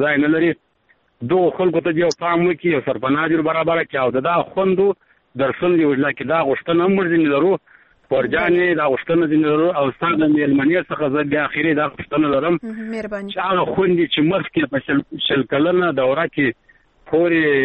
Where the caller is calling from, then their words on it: Arghandab, Kandahar, Afghanistan; لکندار ولایت ارغنداول سوالیسه د ټلیفون په کار شم خورې.